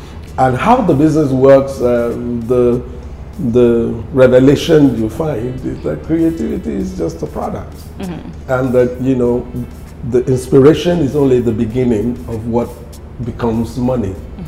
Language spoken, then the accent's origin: English; Lagos, Nigeria; I mean, I grew up in Lagos where we only played football or went to cinemas.